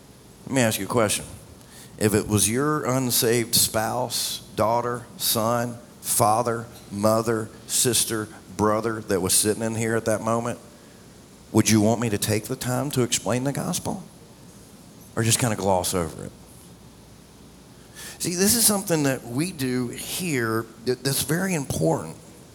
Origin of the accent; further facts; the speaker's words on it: the South, United States; And, you know, I'm from the South. It's a common thing to say, hey, how you doing?